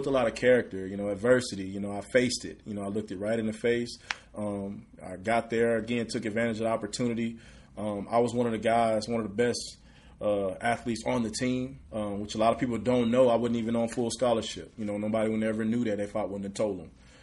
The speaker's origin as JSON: {"language": "English", "town": "Redwater", "region": "Texas", "country": "United States", "said": "But I'm from Redwater. I just went to school in Texarkana, which is 15 more miles up the road. Where I'm from is Redwater, Texas. Population about 1,019 people, literally in the woods, one stop light. Just a country guy."}